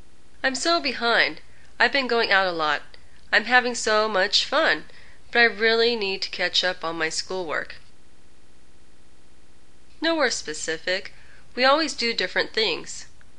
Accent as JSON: {"language": "English", "region": "New York", "country": "United States", "tie": "born or raised there", "said": "No, I'm from the East. I grew up in New York. More like a busy place. Everyone is always on the run over there."}